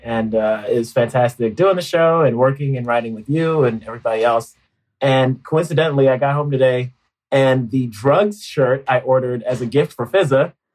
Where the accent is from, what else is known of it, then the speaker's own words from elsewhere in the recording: Maryland, United States; Yeah, I'm from Maryland, born and raised in, Montgomery County, but raised in Prince George's County.